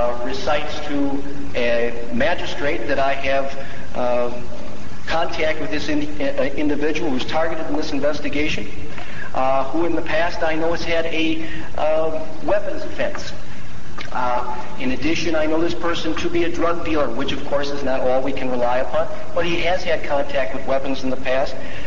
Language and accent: English; Sheboygan, Wisconsin, United States; I'm from Sheboygan.